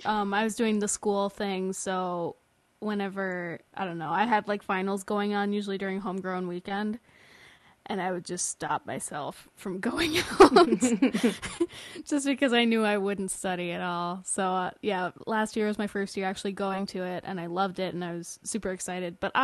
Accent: Duluth, Minnesota, United States; also born or lived in Superior; Yep, I am from Duluth. I kind of swapped back and forth for a while between Duluth and Superior, but I think I've spent about equal time of my life in both cities.

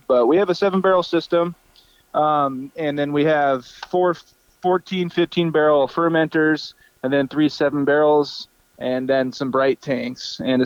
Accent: Carlton, Oregon, United States; So I grew up in Oregon. You know, I'm a transplant. I've been in Alaska for almost 10 years, but only lived in the southeast between Juneau and Sitka.

